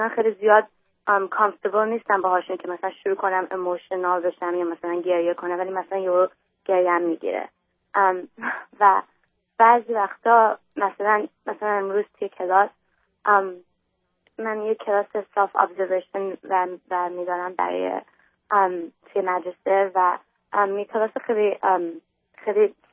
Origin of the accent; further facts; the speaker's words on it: Iran; moved away; وقتی که مثلا ما از ایران موو کردیم اومدیم اینجا،